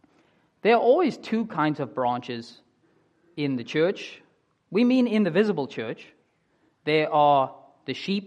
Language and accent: English; Cape Town, Western Cape, South Africa; in South Africa, I grew up in the Western Cape and Cape Town, and this is wine country.